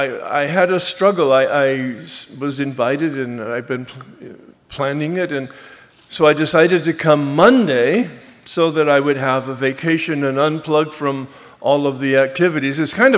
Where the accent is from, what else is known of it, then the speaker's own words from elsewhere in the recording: Los Angeles, California, United States; I'm from Los Angeles, and we barely look at one another.